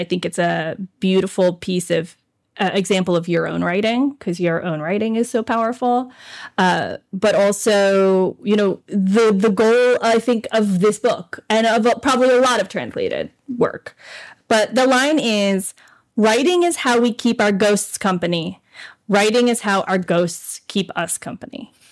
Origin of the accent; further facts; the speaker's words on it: Florida, United States; Like, yeah, I'm from Florida. It's a thing.